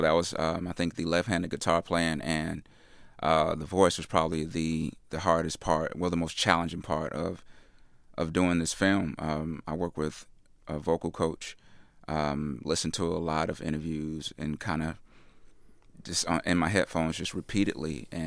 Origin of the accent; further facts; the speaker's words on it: the South, United States; maybe because I was raised from the South and, you know, we always have this kind of thing from the South